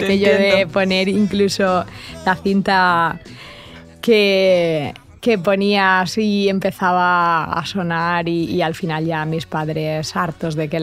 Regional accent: Valencia, Valencian Community, Spain; porque vivo en el Mediterráneo, porque soy de Valencia, y entonces es como mi estandarte

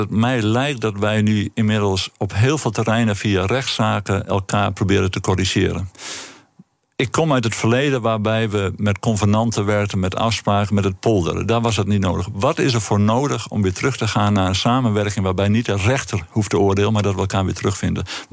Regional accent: Friesland, Netherlands; Ik ben een Fries, hè, dus wij kijken met veel hoop.

